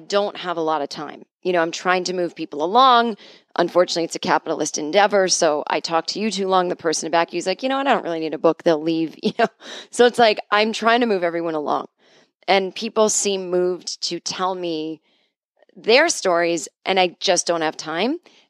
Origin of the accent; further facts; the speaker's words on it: New England, United States; I grew up in New England. I've seen plenty of Vermont.